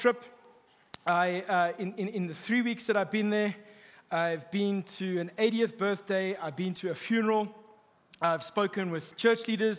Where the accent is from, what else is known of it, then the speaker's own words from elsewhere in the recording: Canada; when you walk in there as a Canadian, you want to cry because it's the same price as like just a duplex over here.